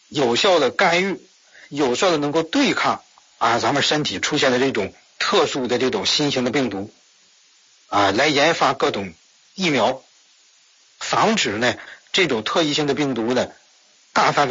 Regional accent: China; 所以我们中国人骨子里认为什么呢

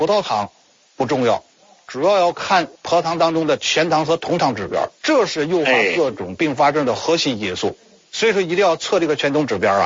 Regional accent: China; 我认为作为一个中国人，应该有自己的骨气和担当。不能忘了来时的路。

